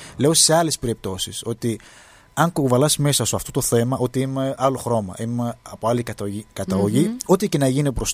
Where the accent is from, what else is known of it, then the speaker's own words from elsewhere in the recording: Egypt; μου λέει εντάξει καλά από πού είσαι, λέω από την Αίγυπτο